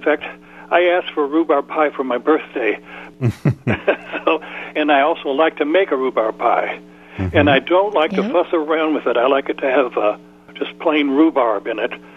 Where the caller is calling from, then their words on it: Vernon Hill, Virginia, United States; I'm calling from Vernon Hill, Virginia.